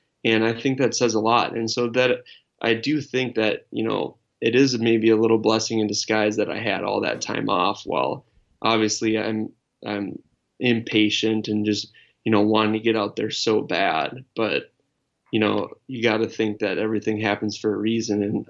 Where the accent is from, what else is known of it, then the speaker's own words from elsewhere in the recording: Wisconsin, United States; when I was growing up in Wisconsin, you know, I had a six-month season